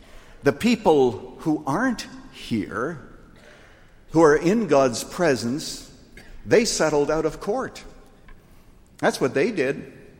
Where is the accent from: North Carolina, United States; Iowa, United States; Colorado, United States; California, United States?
Iowa, United States; born or raised there